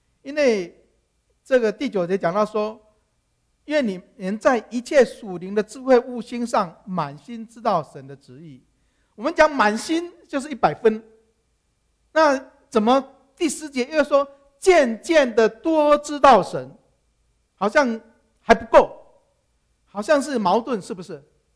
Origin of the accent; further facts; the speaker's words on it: Taiwan; moved away as an adult; now in United States; 我从小是在台湾一贯道的拜偶像交鬼的环境中长大，我的母亲是一贯道的传道人